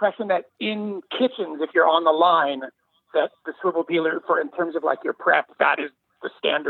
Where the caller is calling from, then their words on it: Los Angeles, California, United States; I'm in Los Angeles.